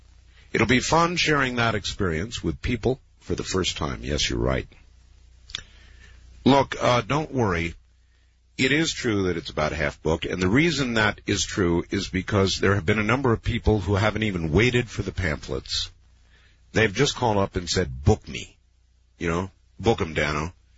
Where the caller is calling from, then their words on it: San Diego, California, United States; from San Diego.